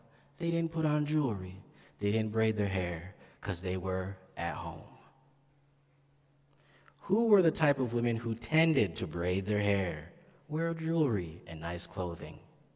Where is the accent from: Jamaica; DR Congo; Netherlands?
DR Congo; now in United States; I'm Congolese American. Congolese are interesting people, very focused on the externals.